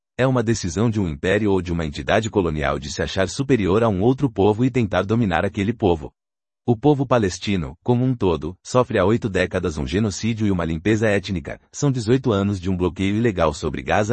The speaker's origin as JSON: {"language": "Portuguese", "town": "Brasília", "region": "Federal District", "country": "Brazil", "said": "que perguntou de que cidade eu era, eu falei que era de Brasília"}